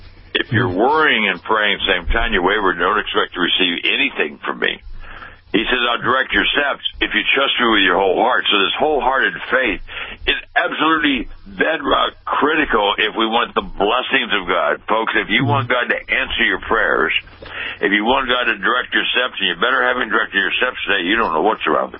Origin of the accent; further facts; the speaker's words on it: Pasadena, California, United States; But my parents begged me to go to this Christian school in our town. I was born and raised in Pasadena. It was Pasadena College.